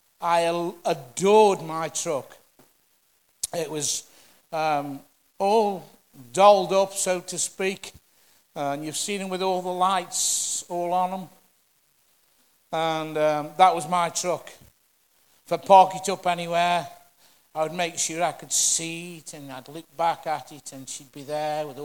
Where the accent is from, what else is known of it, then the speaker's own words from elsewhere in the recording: Stoke-on-Trent, West Midlands, United Kingdom; I come from Butnell in Stoke-on-Trent, the other side of the town, the other side of the city. I was born in Hanley, but we moved into Butnell when I was only 4 months old, so I'm a Butnell lad.